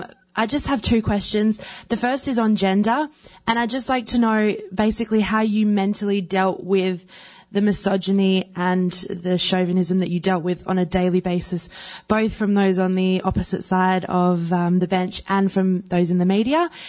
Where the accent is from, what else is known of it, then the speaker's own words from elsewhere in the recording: Perth, Western Australia, Australia; I'm from Perth in Western Australia.